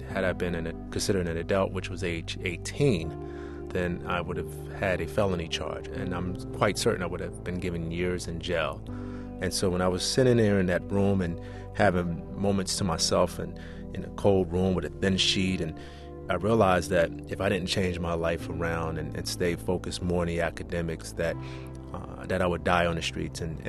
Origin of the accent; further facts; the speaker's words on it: Newark, New Jersey, United States; Now, I was fortunate to come back home to my hometown of Newark, New Jersey, and practice emergency medicine in the same hospital that I was born in.